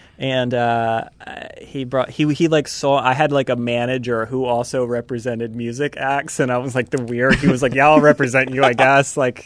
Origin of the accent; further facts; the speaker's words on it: Pennsylvania, United States; also born or lived in Los Angeles / Atlanta; I grew up in Pennsylvania, kicked out to Los Angeles, bounced over to Atlanta